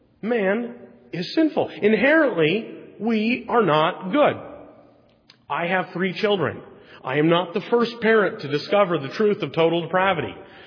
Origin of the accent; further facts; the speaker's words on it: Oregon, United States; As a boy growing up, I grew up in Oregon, and I was taught by my dad to watch college football.